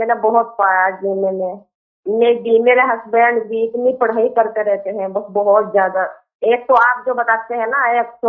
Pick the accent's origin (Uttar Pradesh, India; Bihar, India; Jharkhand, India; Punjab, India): Uttar Pradesh, India; Saharanpur; now in Rajasthan, India; वैसे तो हम सहारनपुर के रहने वाले हैं, पर राजस्थान में रहते हैं